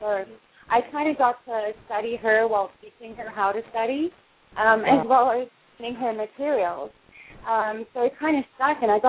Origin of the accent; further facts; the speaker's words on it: South Africa; I am originally from South Africa.